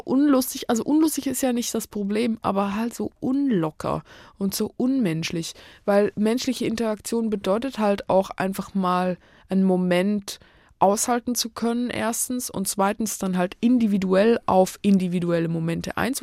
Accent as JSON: {"language": "German", "country": "Switzerland", "said": "Na, der Vorteil, würde ich sagen, war, dass ich als Schweizerin eine extrem strenge und präzise Grundbildung"}